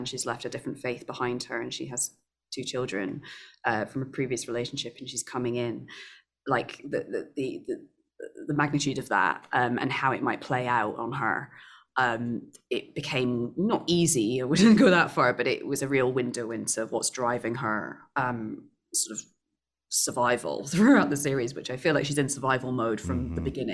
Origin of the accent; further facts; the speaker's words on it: Scotland, United Kingdom; I'm playing a Scottish woman, and I'm a Scottish woman